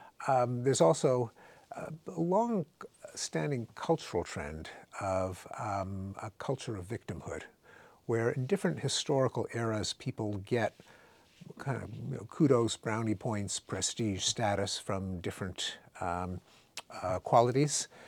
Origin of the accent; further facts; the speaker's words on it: Canada; I'm Canadian.